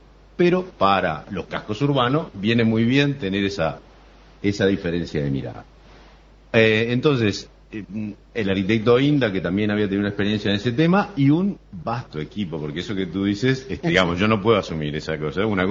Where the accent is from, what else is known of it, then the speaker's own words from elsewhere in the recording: Colonia, Uruguay; por supuesto que es un orgullo como coloniense y como uruguayo